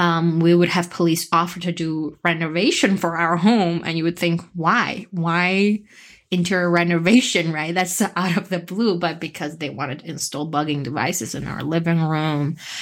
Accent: Beijing, China; I was born and raised in Beijing, not in my homeland, like the rest of the Uyghur people would.

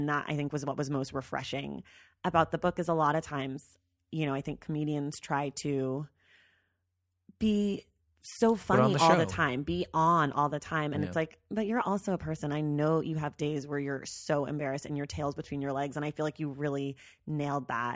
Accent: Ireland; I'm Irish.

